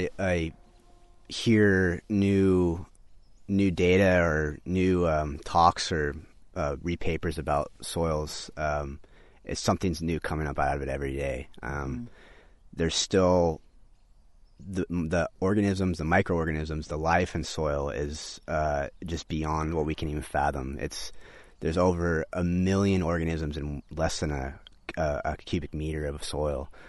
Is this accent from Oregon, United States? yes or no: yes; Seaside, Oregon, United States; Actually, I was born and raised here in Clatsop County. I grew up in Seaside. I went to Seaside High School.